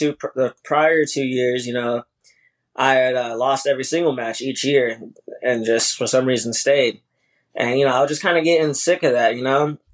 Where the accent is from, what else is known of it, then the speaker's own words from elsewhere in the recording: Massillon, Ohio, United States; So I'm from Massillon, Ohio. And, I got family in Canton, Massillon, that whole Stark County area.